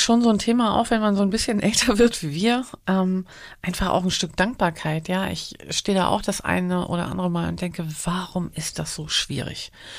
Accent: Blankenese, Hamburg, Germany; ich komme aus Blankenese, kein großes Geheimnis.

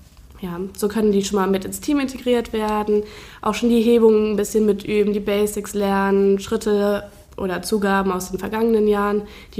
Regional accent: Düren, North Rhine-Westphalia, Germany; Ja, ich komme aus Düren.

